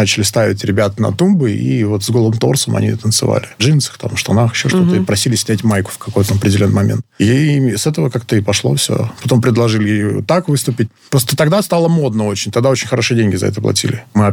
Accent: Saint Petersburg, Russia; now in Moscow, Russia; Я же из Питера приехал.

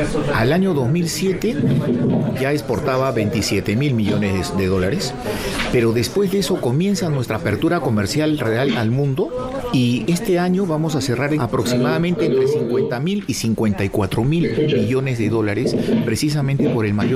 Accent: Peru; yo le puedo hablar en este caso específico de mi país. Soy peruano.

